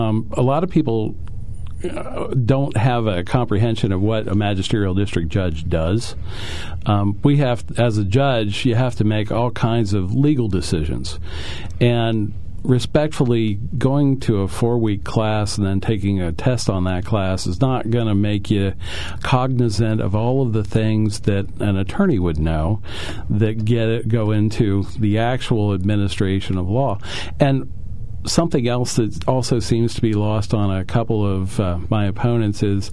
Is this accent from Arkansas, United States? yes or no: no; Sunbury, Pennsylvania, United States; born there; Mark, I was born here in Sunbury in 1963. My mom and dad are both from Northumberland and Point Township. My extended families, though, are from the area forever.